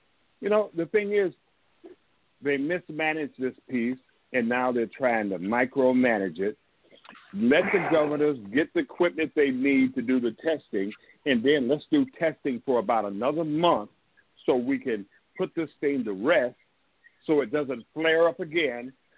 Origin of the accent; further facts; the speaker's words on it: Michigan, United States; I'm from Michigan, a state and a city, first of all, that was crying for water, crying for good drinking water.